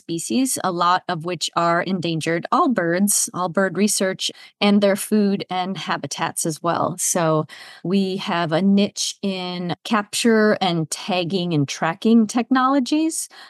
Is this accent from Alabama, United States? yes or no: no; Wisconsin, United States; now in Gainesville, United States; I'm originally from Wisconsin and made my way to Florida for a position with the organization I work for now